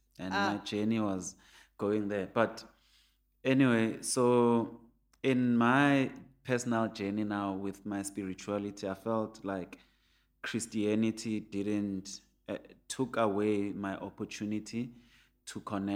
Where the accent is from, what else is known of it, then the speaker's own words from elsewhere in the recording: Pimville, Gauteng, South Africa; And I grew up in Pimville, which has a golf course.